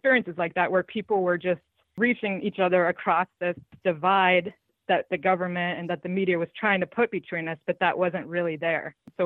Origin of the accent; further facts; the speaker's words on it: United States; I found no hatred whatsoever towards me as a woman or towards me as an American